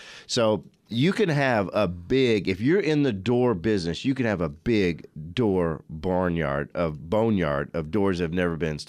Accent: Arizona, United States; Being from Arizona, I kind of thought it was hilarious, but nobody else was laughing.

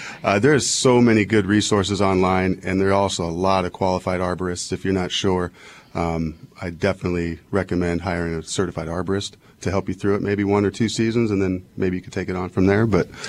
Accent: Phoenix, Arizona, United States; Born and raised in Phoenix, Arizona.

